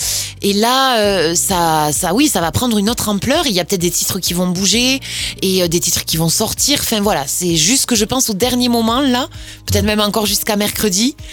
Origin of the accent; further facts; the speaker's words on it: Florence, Tuscany, Italy; parce que j'ai grandi à Florence. Donc vraiment, j'étais à l'école de musique à Florence. J'ai fait du théâtre à Florence, de la danse là-bas.